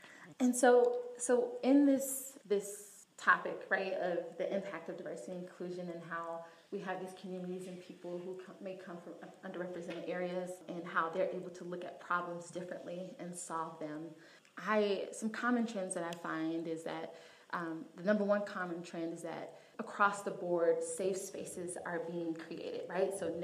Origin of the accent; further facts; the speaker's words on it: Atlanta, Georgia, United States; I grew up in Atlanta, on the west side of Atlanta, MLK, if anybody from Atlanta, if you know MLK, that's where I'm from.